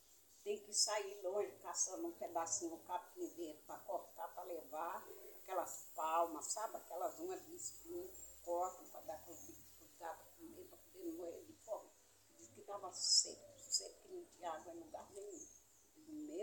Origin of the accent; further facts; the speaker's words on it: Piritiba, Bahia, Brazil; Piritiba. É, muita gente, ninguém quase conhece, mas tem no mapa. Cidade Piritiba, ela fica perto de Jacobina.